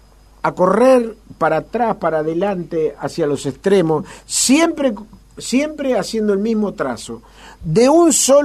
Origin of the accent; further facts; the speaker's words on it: Montevideo, Uruguay; yo soy de Uruguay. ¿De qué ciudad de Uruguay? De Montevideo.